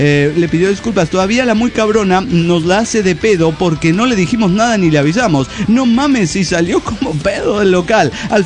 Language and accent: Spanish; Salta, Argentina; de Salta, Argentina.